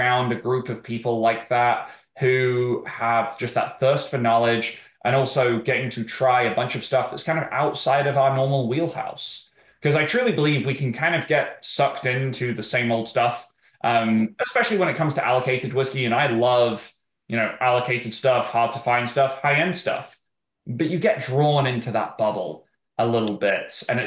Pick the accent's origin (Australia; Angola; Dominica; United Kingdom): United Kingdom; England; moved away as an adult; now in United States; I am definitely not from the Dallas area. I'm originally from England. Came over for a study abroad here, decided I liked it over here, decided to stay